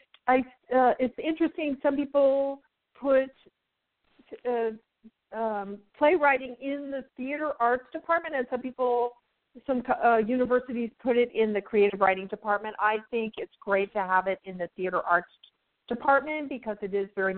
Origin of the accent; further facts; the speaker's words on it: San Francisco, California, United States; I did, yes. Born and raised in San Francisco.